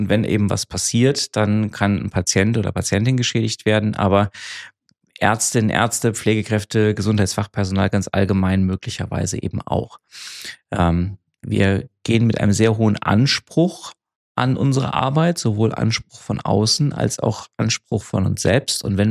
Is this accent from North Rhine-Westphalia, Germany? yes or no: no; Frankfurt, Hesse, Germany; Macht mich als Frankfurter natürlich stolz.